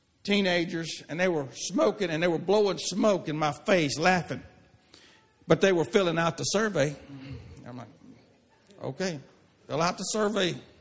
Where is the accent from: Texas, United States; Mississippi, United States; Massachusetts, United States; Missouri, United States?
Mississippi, United States; I grew up in Mississippi, in racist, segregated Mississippi.